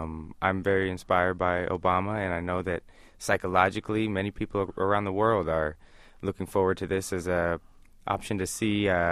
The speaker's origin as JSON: {"language": "English", "town": "Portland", "region": "Oregon", "country": "United States", "tie": "born or raised there", "moved": "as an adult", "lives_now": "Los Angeles, United States", "said": "And well, originally from Portland. Yeah. I moved to Los Angeles for college."}